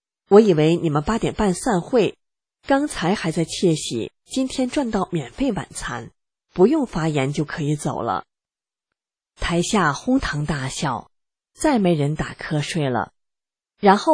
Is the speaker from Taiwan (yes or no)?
no; China; 我来自中国大陆，在接触西方主流社会之前，一直没有意识到自身的党文化